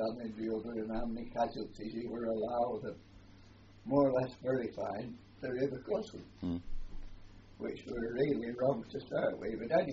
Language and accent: English; Blackpool, North West England, United Kingdom; because we come from Blackpool.